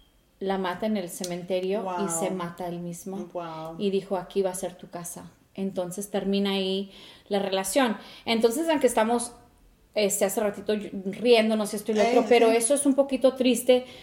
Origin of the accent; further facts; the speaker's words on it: Mexico; En nuestra comunidad, o siendo mexicanas, latinas, se usa mucho eso